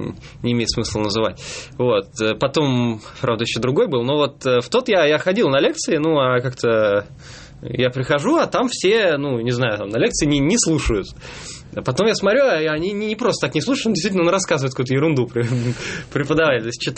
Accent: Moscow, Russia; я из Москвы занимаюсь тем же, только у нас никто не делает

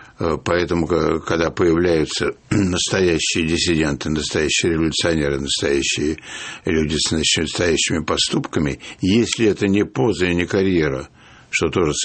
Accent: Moscow, Russia; born there; я сижу практически в своем роддоме. И тогда вот эта Москва послевоенная

